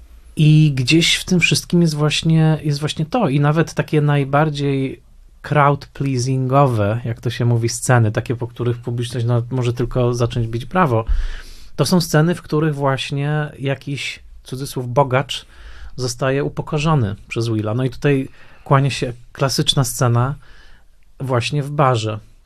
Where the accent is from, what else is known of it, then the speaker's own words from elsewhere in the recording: Tarnowskie Góry, Silesian Voivodeship, Poland; bardzo starałem się nie mówić gwarą, prawda? Dorastając w Tarnowskich Górach.